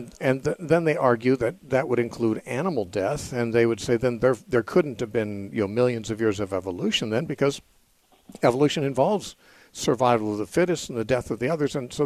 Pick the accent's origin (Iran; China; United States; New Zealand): United States; California; also born or lived in McMinnville; I'm originally from California, but I did live in McMinnville for 10 years, right?